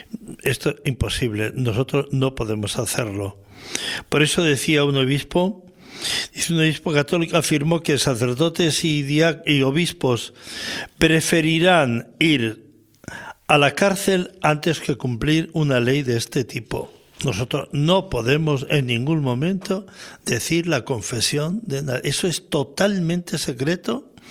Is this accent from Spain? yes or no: yes; Spain